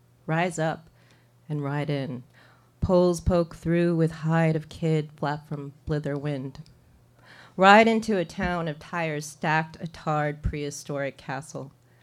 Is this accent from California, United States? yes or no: yes; California, United States; And unfortunately, I'm not from Chicago. I'm from California, and I'm going to read a couple poems from my home state, or it's just generally about the West.